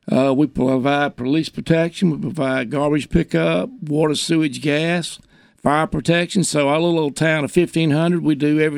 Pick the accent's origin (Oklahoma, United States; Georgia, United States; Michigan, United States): Georgia, United States; Unadilla; I'm the mayor of my hometown, Unadilla, Georgia.